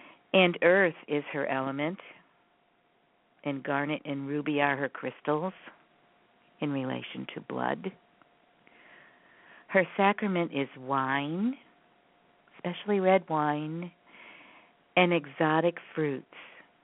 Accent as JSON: {"language": "English", "town": "Syracuse", "region": "New York", "country": "United States", "tie": "born or raised there", "said": "And since we grew up in Syracuse, New York, it was a completely different experience to be living on 3 acres of land"}